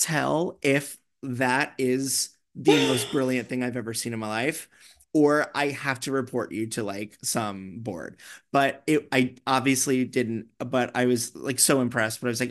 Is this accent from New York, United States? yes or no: yes; New York, United States; And yes, I'm such a New Yorker.